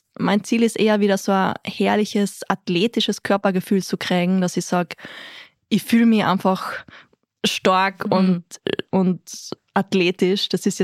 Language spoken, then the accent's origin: German; Tyrol, Austria; Meine Eltern oder wo ich aufgewachsen bin, ist in der Nähe von Tristach.